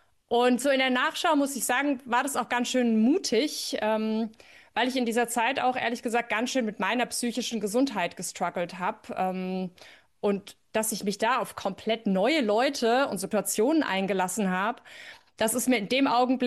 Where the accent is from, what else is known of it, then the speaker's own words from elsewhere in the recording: Baden-Württemberg, Germany; Der letzte Schultag in Baden-Württemberg, wo ich herkomme, war immer ein Mittwoch, soweit ich mich erinnere.